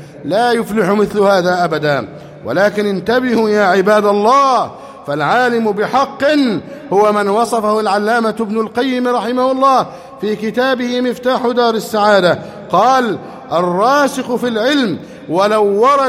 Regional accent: Egypt

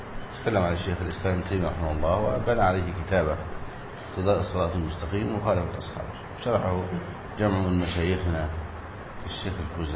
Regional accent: Egypt; يعني عندنا في مصر يقولوا على الحديد أو باع الحديد

